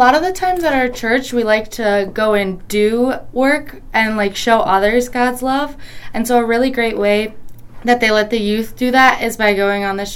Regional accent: Mount Prospect, Illinois, United States; We're from Mount Prospect, Illinois. It's just a little bit outside of O'Hare.

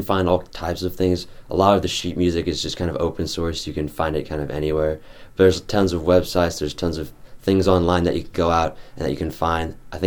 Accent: Wichita Falls, Texas, United States; I'm originally from North Texas, a town called Wichita Falls. It's about 2 hours from Dallas.

